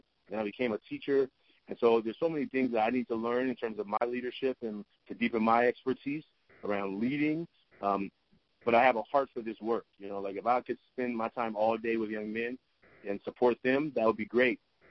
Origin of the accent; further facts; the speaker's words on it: Oakland, California, United States; I'm from Oakland, California.